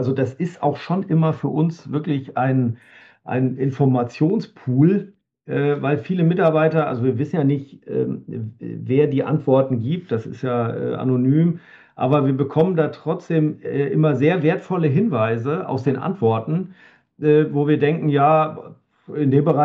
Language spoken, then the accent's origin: German; Marburg, Hesse, Germany; also born or lived in Munich / Berlin; Habe in meiner Heimatstadt Marburg studiert und habe dann über Stationen in München und Berlin bei unterschiedlichen Prüfungsgesellschaften hier in den hohen Norden gefunden. Und ja, lebe hier mit Familie und Kindern